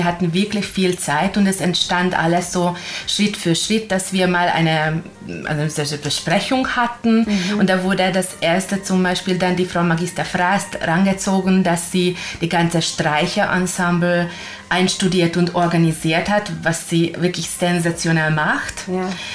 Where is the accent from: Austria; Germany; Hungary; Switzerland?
Hungary; Ja, ich bin Ungarin, genau.